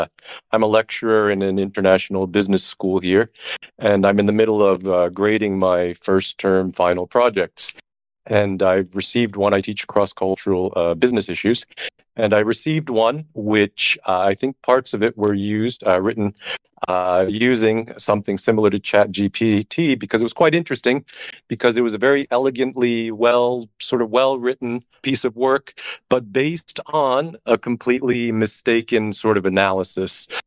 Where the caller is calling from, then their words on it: Barcelona, Catalonia, Spain; I'm calling in from Barcelona, other side of the ocean.